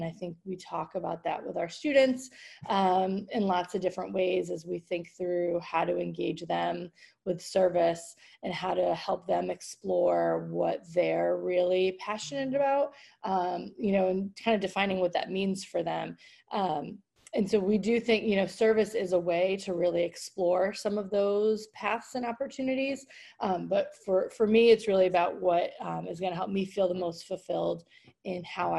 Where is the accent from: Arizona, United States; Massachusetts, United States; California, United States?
Massachusetts, United States; moved away as an adult; now in Baltimore, United States; I live in Baltimore City with my family. I have a almost 11-year-old daughter, and I grew up in Massachusetts, but have kind of lived here now my adult life down in Maryland.